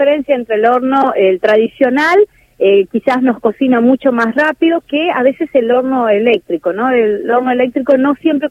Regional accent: Santiago del Estero, Argentina; now in Rosario, Argentina; De Santiago

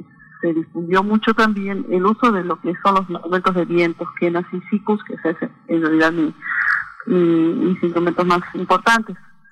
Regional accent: Iruya, Salta, Argentina; born there; now in Tilcara, Argentina; Sí, en Iruya, en la finca Santiago, y queda en el departamento de Iruya, provincia de Salta.

